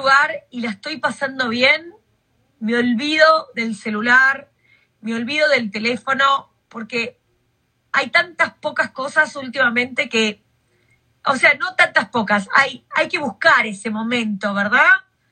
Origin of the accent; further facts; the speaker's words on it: Argentina; yo, para los que sepan, yo soy argentina y tengo una amiga mexicana.